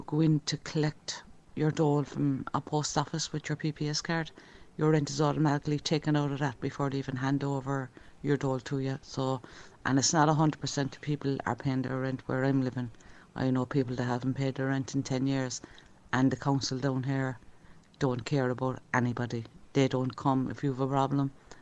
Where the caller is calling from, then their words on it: Cork, Munster, Ireland; Hi, now I'm from Cork, and I'm in a council place